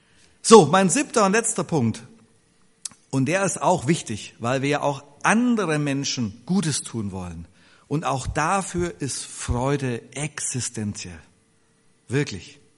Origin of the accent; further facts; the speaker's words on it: Bavaria, Germany; Ich komme aus Bayern ursprünglich, da gibt es diesen Spruch.